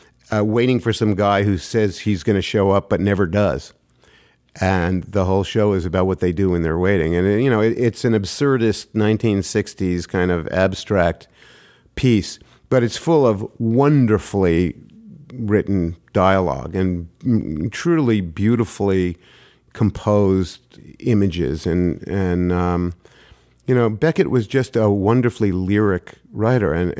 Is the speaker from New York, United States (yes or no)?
yes; New York City, New York, United States; I was 14, 15 years old and reading a lot and growing up in New York City, you know, and exposed to a lot of high and low culture